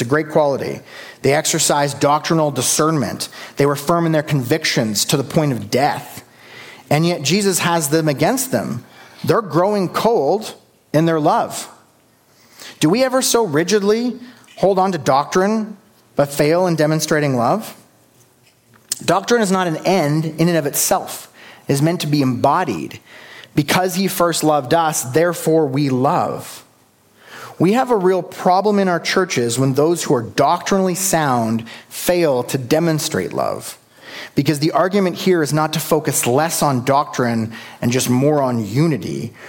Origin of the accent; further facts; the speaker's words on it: Canada; Get a little too comfortable with with being Canadian.